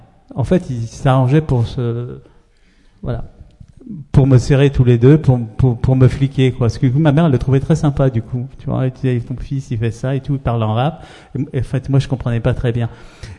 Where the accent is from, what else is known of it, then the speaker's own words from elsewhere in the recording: Paris, Île-de-France, France; Donc, je suis né à Paris, faut bien être quelque part, comme dirait l'autre.